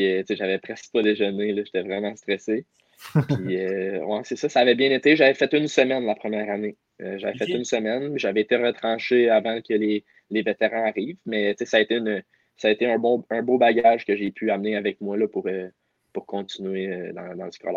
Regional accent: New Brunswick, Canada; also born or lived in Winnipeg; je suis né à Winnipeg. Mon père travaillait dans GRC là-bas. Puis ensuite de ça, j'ai déménagé au Nouveau-Brunswick.

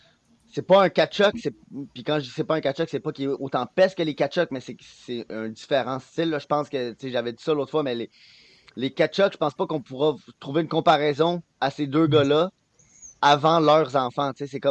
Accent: Quebec, Canada; accent: Quebecois; j'ai un accent québécois qui ressort énormément. ça fait partie de la fierté de notre province, de notre pays.

